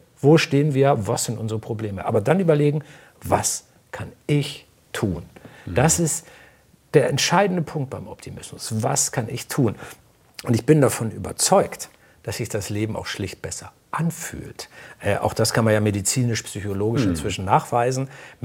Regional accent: Northern Germany, Germany; born there; Und ich bin gebürtiger Norddeutscher, wir sind Dickköpfe.

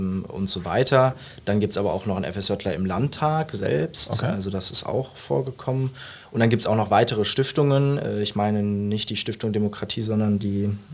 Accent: Mönchengladbach, North Rhine-Westphalia, Germany; Ich bin kein Saarländer. Ich komme ursprünglich aus Mönchengladbach, also wohne da jetzt viele Jahre meines Lebens

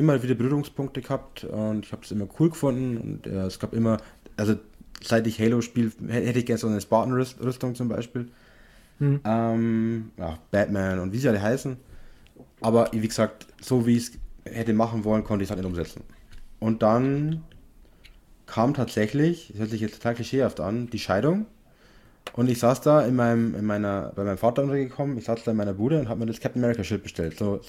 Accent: Passau, Bavaria, Germany; Also Passau ist meine Heimatstadt.

